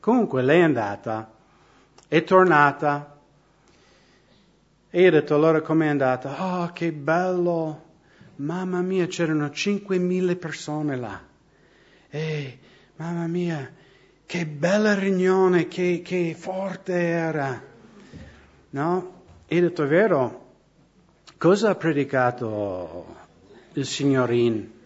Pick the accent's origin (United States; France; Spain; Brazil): United States; io sono americano